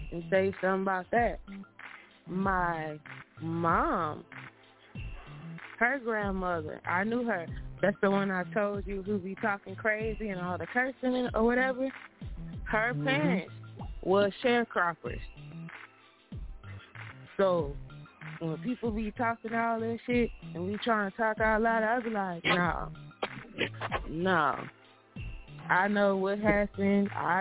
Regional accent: Texas, United States; And I said, no, I'm from Texas.

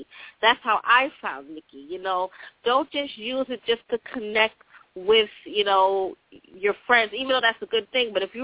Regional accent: Long Island, New York, United States; I'm from Long Island, New York.

